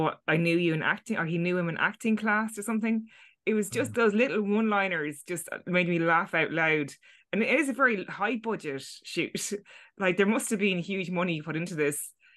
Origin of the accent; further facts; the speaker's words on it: Ireland; there's kind of in jokes there that you kind of slightly get being an Irish person.